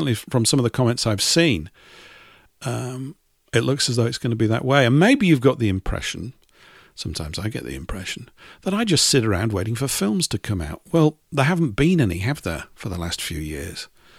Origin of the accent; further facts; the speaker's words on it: Yorkshire and the Humber, United Kingdom; Growing up in Yorkshire, you know, where everything was bleak and grim. It's grim up north